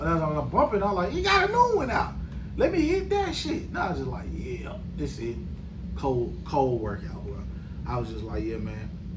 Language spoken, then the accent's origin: English; the South, United States; But hey, look, I'm from the South, and he's from the South.